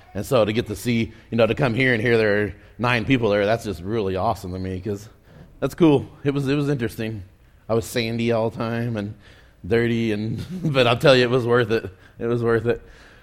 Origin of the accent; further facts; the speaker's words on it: Mustang, Oklahoma, United States; I grew up in Mustang, Oklahoma. It's a small town outside of Oklahoma City. We grew up doing farm work, watermelon, pumpkins, cantaloupes.